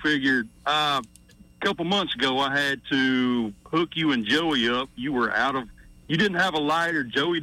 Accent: Birmingham, Alabama, United States; I'm actually from the Birmingham area

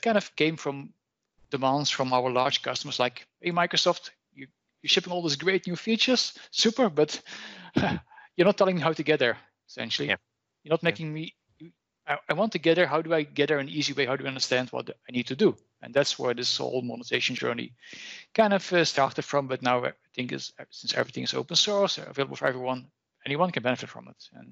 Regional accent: Netherlands; accent: Dutch; English is a second language; Must be that my Dutch accent.

